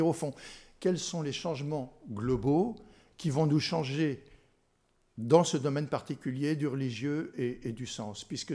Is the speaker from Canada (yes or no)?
no; Bar-le-Duc, Grand Est, France; Moi, si vous me demandez d'où je suis, je dis que je suis Lorrain, je suis né à Bar-le-Duc.